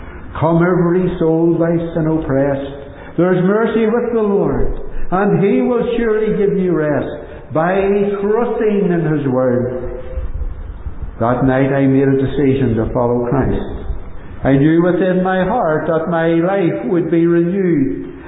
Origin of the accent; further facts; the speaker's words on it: Newtownhamilton, Northern Ireland, United Kingdom; born there; I was born in Newton Hamilton, in County Armagh.